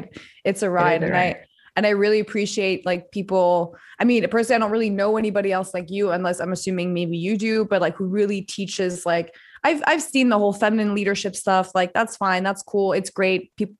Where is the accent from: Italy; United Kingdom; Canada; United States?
Canada; So I incorporated a new company in Austin, planning my move there as a Canadian.